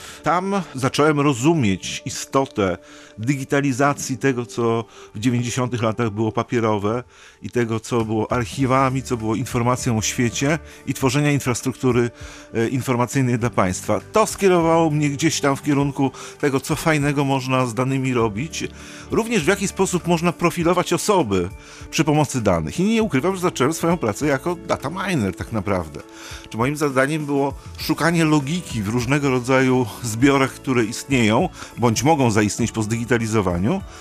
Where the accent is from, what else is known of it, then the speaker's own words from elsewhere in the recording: Gdańsk, Pomeranian Voivodeship, Poland; moja mama jest kociewianką i tutaj z Kociewia pochodzi. I sam w wieku 3 lat przeprowadziłem się do Gdańska i tak naprawdę wszystko, co pamiętam, to jest Pomorze.